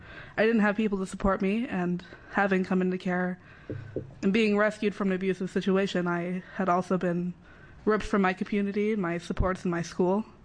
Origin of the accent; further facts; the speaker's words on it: Oregon, United States; I'm from Washington County, and I'm a foster youth.